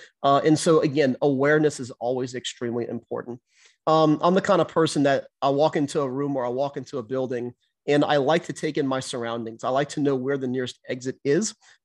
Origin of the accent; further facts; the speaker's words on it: Houma, Louisiana, United States; In Houma, my hometown here, Houma, Louisiana